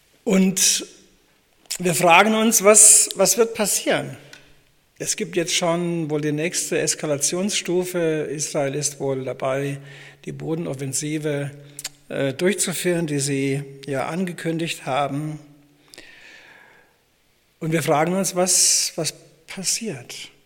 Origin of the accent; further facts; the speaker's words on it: Lixfeld, Hesse, Germany; meine Heimat ist Lixfeld, damals in meiner Jugendzeit